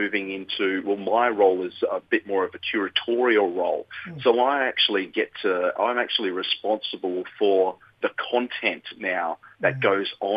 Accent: Western Australia, Australia; I'm from Western Australia. You know, I'm a Noongar man, I'm based in Gimoi, my children are Yidingi and from Murray Island

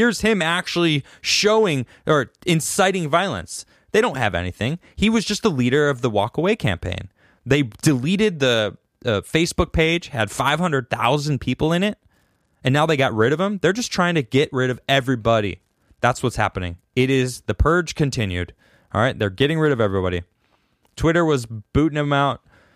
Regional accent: United States; I'm no longer a Democrat. To be honest, I'm not a Republican. I'm just an American.

